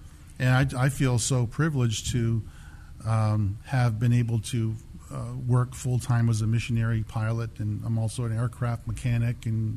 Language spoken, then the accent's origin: English; Maine, United States; moved away as an adult; also born or lived in Portland; Well, I was born in Portland, lived in, my uncle, they lived in southern Maine near York.